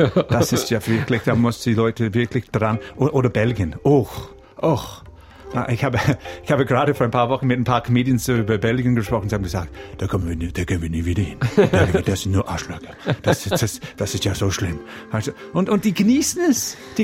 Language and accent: German; Australia; German is a second language; now in Switzerland; Ich bin ein Australier. Ich lebe hier in der Schweiz. Ich bin mit einer Schweizerin verheiratet.